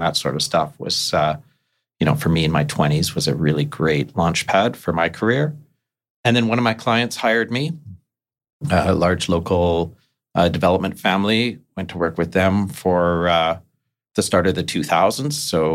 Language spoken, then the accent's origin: English; Ladner, British Columbia, Canada; Yeah, so I'm a local fellow. I grew up in Ladner in suburban Vancouver.